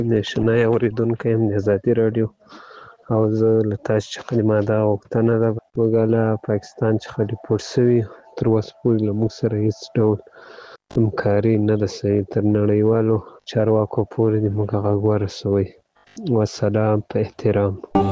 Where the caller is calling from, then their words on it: Ghazni, Afghanistan; زه د غزنی دی ولایت د یک دی ولسوالۍ څخه تاسو ته پیغام پرېږدم.